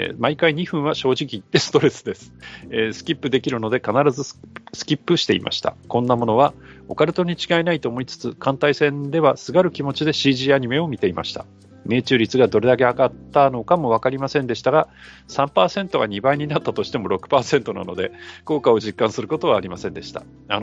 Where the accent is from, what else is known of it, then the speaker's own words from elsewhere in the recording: Aichi, Japan; 地元三河で徳川家康を選んで始めると